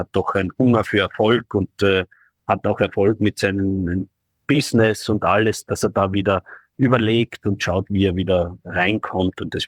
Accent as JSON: {"language": "German", "country": "Austria", "said": "als Österreicher wünscht man sich natürlich immer"}